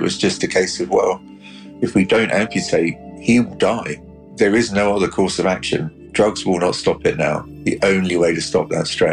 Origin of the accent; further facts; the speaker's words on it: South East England, United Kingdom; I grew up in the Hampshire countryside. I went to an amazing school, or three amazing schools in the Hampshire area.